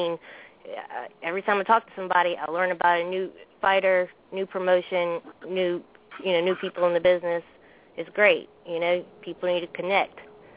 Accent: Thibodaux, Louisiana, United States; now in Baton Rouge, United States; No, I'm in Baton Rouge right now. I'm from Thibodeau.

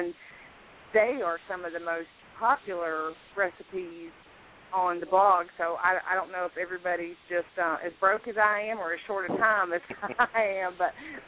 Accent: South Carolina, United States; I got the Southern thing going on because I'm from South Carolina and I've always lived here.

